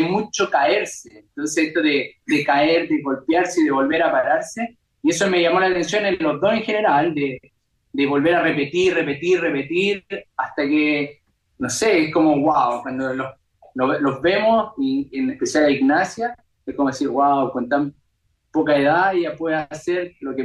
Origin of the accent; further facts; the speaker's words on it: San Vicente de Tagua Tagua, O'Higgins, Chile; nosotros somos chilenos, en Chile no tenemos muchos lugares, somos de San Vicente de Tahuatahua, bastante rural